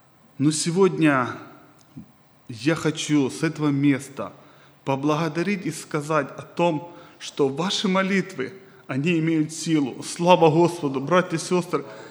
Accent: Eastern Ukraine, Ukraine; moved away; мы приехали с семьей из Восточной Украины. И так сложилось географически, что мы жили, кто может знает, такие есть города, Донецк, Макеевка

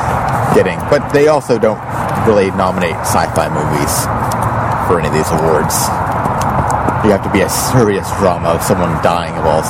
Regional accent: United States; as an American, I can understand. I don't think I can watch all those subtitles.

